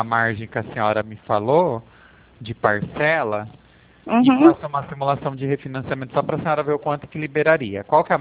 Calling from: Pirassununga, São Paulo, Brazil; Eu falo da cidade de Pirassununga, interior de São Paulo.

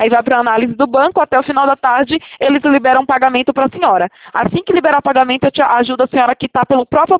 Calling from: Itatiba, São Paulo, Brazil; cidade que eu estou falando agora é de Itatiba, interior de São Paulo.

